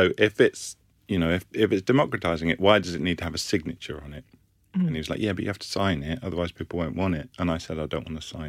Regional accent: Leicester, East Midlands, United Kingdom; also born or lived in Glasgow, United Kingdom; now in Brighton, United Kingdom; And then they left and I grew up in Leicester and my parents are from the southeast. And now I live in Brighton.

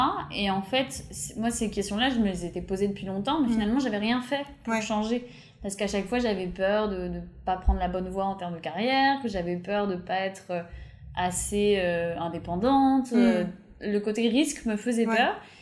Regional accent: Bourgogne-Franche-Comté, France; ça me parle parce que j'ai grandi dans le Morvan

